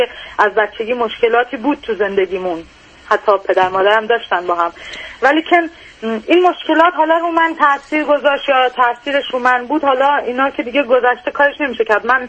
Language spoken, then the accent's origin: Persian; Iran; moved away as an adult; الان اینجا که هستم با یه آقای به اصطلاح دارم زندگی میکنم که با هم از ایران اومدیم بیرون.